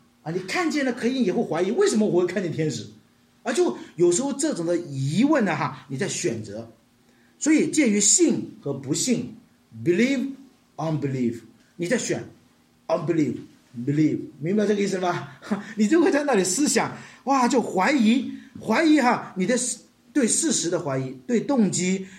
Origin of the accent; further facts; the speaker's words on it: Hunan, China; 我们家乡有一个地方，有一座山很出名的，叫苏仙岭哈